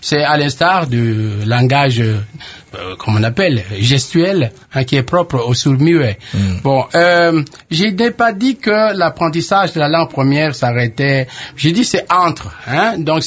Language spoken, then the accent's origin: French; Bandundu, Kwilu, DR Congo; also born or lived in Kisangani; j'ai séjourné 11 ans à Kisangani, j'ai même été jusqu'à Bouta. J'avais oublié que j'étais de Bandundu.